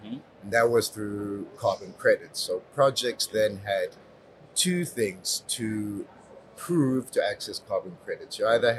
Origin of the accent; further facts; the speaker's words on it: Soweto, Gauteng, South Africa; I mean, personally, I grew up in Pimville in Soweto and Zone 7.